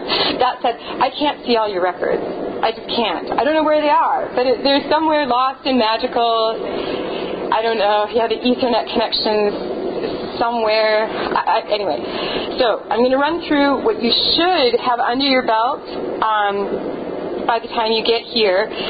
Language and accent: English; South Dakota, United States; moved away; I grew up in South Dakota. I did not stay there. But I grew up in South Dakota, and so I grew up around a bunch of Lakota Sioux kids.